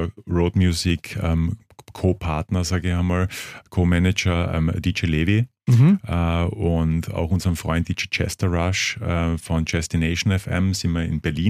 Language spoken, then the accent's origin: German; Klagenfurt, Carinthia, Austria; Ich komme aus Kärnten, aus Klagenfurt, auch teilweise Bauernfamilie.